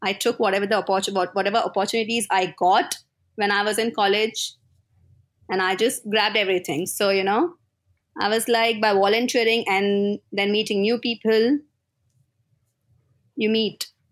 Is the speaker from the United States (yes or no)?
no; Mumbai, Maharashtra, India; And I'm basically from Mumbai.